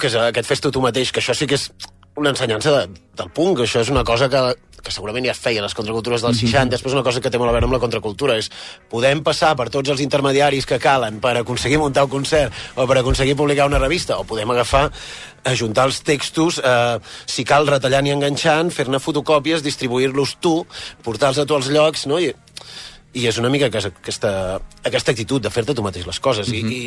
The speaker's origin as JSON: {"language": "Catalan", "town": "Sant Julià de Vilatorta", "region": "Catalonia", "country": "Spain", "also_born_or_lived": "Vic", "said": "Jo soc de Sant Julià de Vilatorta, però sí, tota la meva adolescència és a Vic, sí."}